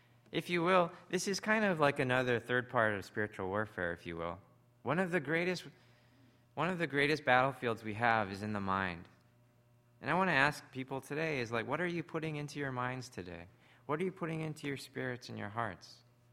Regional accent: Edmonton, Alberta, Canada; growing up in Canada, in Edmonton, it gets really cold. You know, it's like minus 20 below freezing, and I'm talking Celsius here as a Canadian.

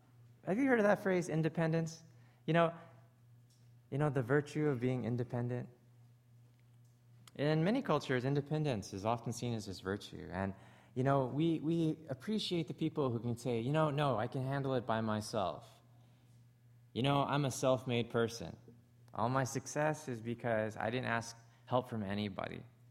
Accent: Canada; accent: Canadian; actually, I just noticed my Canadian accent just came out, didn't it?

